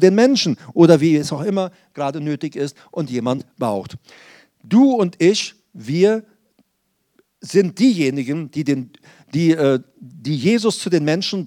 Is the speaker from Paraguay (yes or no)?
yes; Paraguay; ich komme ja aus Paraguay, da haben wir auf der Kutsche gesessen und die Pferde vor uns